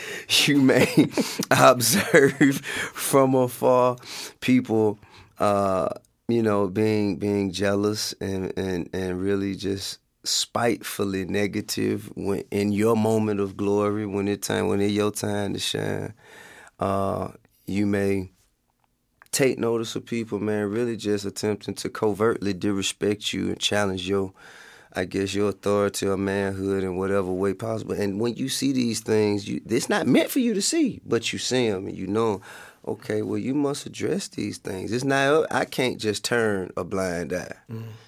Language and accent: English; the South, United States; accent: southern; It could have been my southern accent.